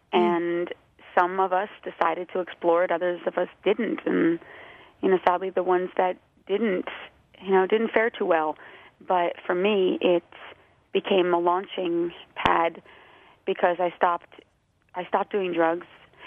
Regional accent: New Jersey, United States; moved away as an adult; now in New York, United States; I was born in New Jersey and moved to New York right after high school

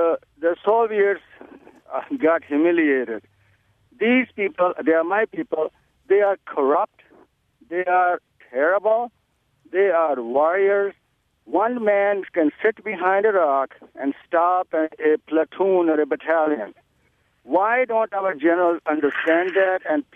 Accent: Khyber Pakhtunkhwa, Pakistan; now in Milwaukee, United States; I am a doctor in Milwaukee who immigrated 40 years ago and usually goes back and forth. And my hometown is 14 kilometers from the Afghan border in the heart of the Pashtun Taliban area.

